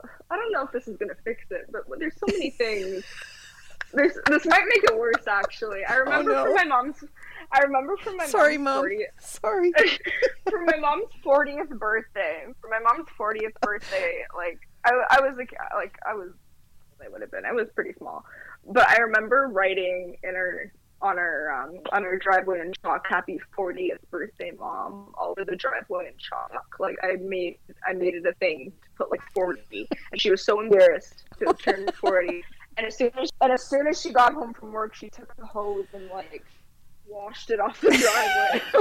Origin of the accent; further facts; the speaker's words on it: Toronto, Ontario, Canada; I grew up in Toronto. Like, my entire family, we're all Leafs fans.